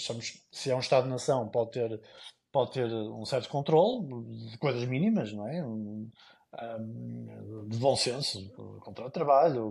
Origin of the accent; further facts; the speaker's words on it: Portugal; porque nós somos portugueses, não somos cidadãos do mundo, somos portugueses